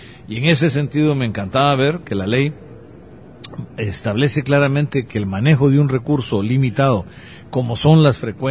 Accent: Guatemala; al igual que en mi país, Guatemala, no hay ni siquiera una legislación sobre comunicación comunitaria

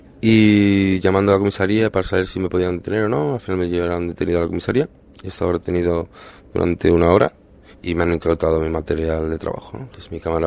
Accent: Spain; primero como español, aunque parezca una tontería

